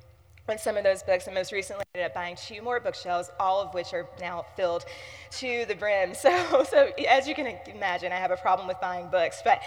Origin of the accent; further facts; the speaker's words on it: Michigan, United States; also born or lived in Providence, Rhode Island; When I moved here from Providence, Rhode Island, back to West Michigan, I brought back about 30 book boxes